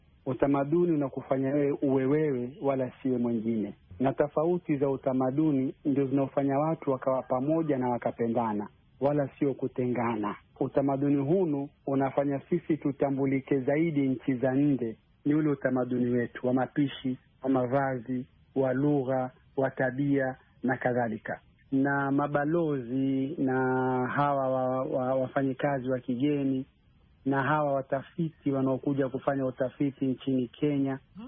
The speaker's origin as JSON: {"language": "Swahili", "country": "DR Congo", "said": "unapokwenda kule kwetu Kongo ambao wanazungumza Kingwana, pia ni tofauti."}